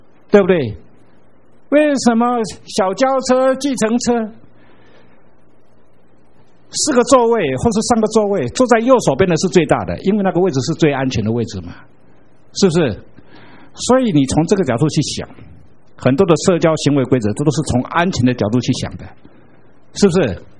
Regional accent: Erlin, Changhua County, Taiwan; 尤其我每次回到我的故乡，我那些啊老同学还健在的，要请我吃饭

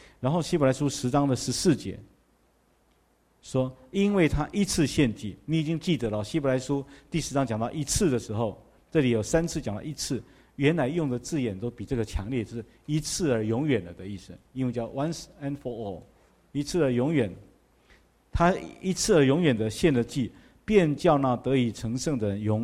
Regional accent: Taiwan; 我们台湾人有时候很好笑，就是这样，孩子常常生病啊，就到去给神明，到庙里面要给神明做儿子。

